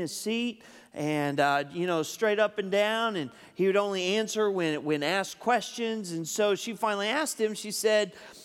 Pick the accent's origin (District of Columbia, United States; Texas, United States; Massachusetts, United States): Texas, United States; All right, we're from Texas, okay? We teach our kids to say yes, ma'am, and no, sir, okay?